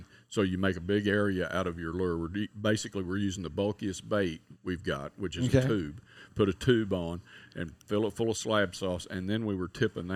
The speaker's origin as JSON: {"language": "English", "region": "the South", "country": "United States", "said": "I'm from the South. It needs to be fried."}